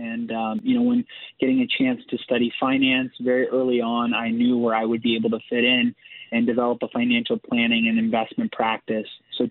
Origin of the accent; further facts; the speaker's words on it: Fresno, California, United States; So I grew up in the Central Valley, Fresno, California, a fairly small town in comparison to some of the larger ones in the state of California.